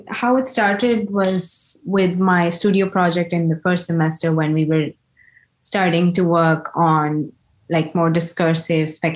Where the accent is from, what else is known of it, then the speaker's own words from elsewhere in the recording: Delhi, India; I was born in Delhi, went to school, did my graduation, worked in Delhi. So I've literally been in one city all my life.